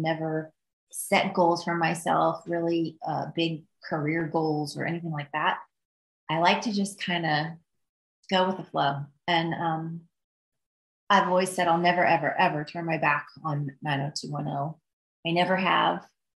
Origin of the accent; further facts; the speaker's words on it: Midwest, United States; Like, I live my life like normal. I'm from the Midwest. I go out, I don't wear hair and makeup and look fancy.